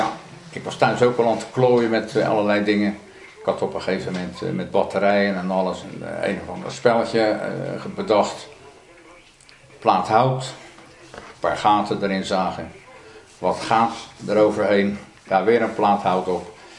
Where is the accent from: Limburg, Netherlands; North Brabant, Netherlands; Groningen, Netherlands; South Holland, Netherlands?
South Holland, Netherlands; Leiden; born there; Geboren in Leiden.